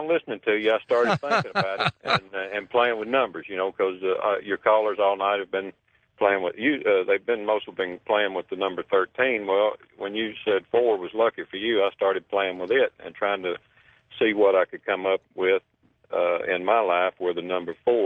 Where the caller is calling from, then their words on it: Mississippi, United States; I'm in Mississippi right now, headed to Tennessee.